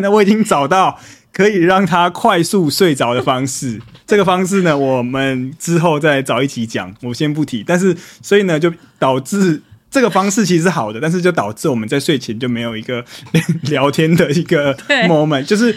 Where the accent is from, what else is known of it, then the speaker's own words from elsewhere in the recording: Kaohsiung, Taiwan; now in Taipei, Taiwan; 因为我老家在高雄，我回高雄老家